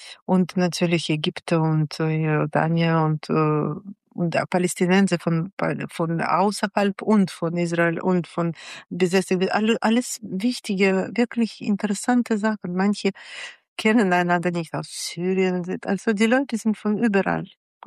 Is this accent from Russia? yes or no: yes; Russia; jetzt zum Beispiel meine Heimat, Russland, kann ich jetzt nicht besuchen.